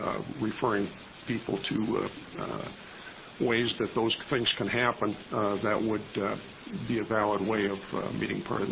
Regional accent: Bend, Oregon, United States; from Bend.

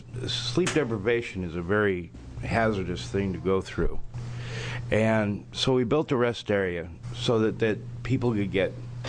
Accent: Portland, Oregon, United States; I'm from Portland

